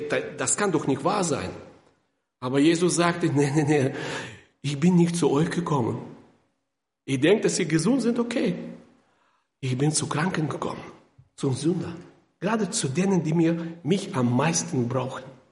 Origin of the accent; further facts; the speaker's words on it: Kazakhstan; Ich komme aus Sowjetunion, da bin ich geboren in Kasachstan.